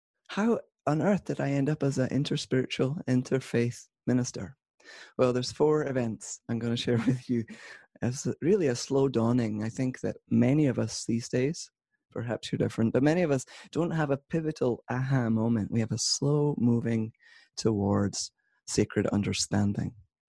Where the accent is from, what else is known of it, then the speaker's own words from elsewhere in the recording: Arbroath, Scotland, United Kingdom; born there; So 45 years ago, I was born in Scotland in a small town called Arbroath. I didn't grow up religious because my parents quit their faith when I was probably about 6.